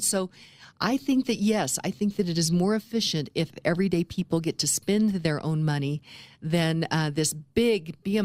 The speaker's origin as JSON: {"language": "English", "town": "Lone Tree", "region": "Colorado", "country": "United States", "tie": "born or raised there", "said": "I'm starting to hear rumblings in my hometown of Lone Tree that they might want to raise taxes there."}